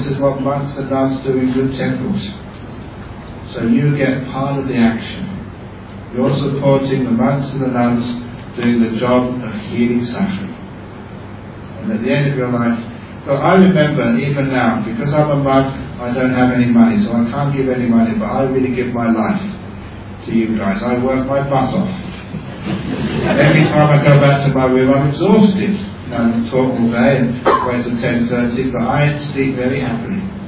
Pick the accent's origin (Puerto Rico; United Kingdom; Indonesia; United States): United Kingdom; London; Look, I came from the West, London. It's not a paradise. It's freezing cold.